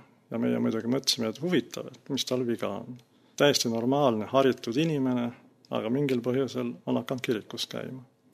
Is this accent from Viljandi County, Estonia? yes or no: no; Türi, Järva County, Estonia; born there; Üsna kaugel ise ma sündisin Türil.